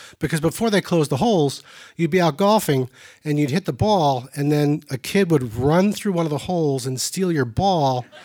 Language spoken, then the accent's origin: English; Easthampton, Massachusetts, United States; from East Hampton, and this is my story, A Family Reunion.